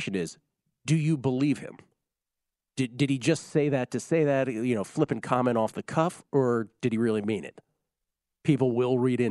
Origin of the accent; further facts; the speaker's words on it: Canada; I might be a bit biased as a Canadian